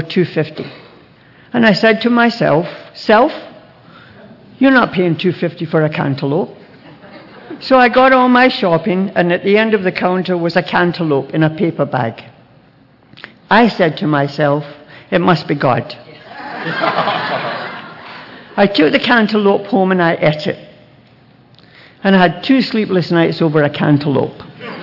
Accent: Glasgow, Scotland, United Kingdom; born there; I was born in Glasgow, Scotland.

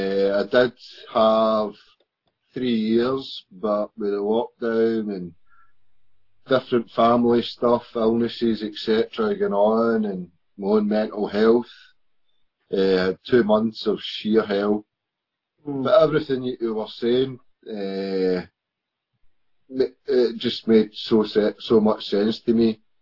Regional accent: Scotland, United Kingdom; I'm from Scotland.

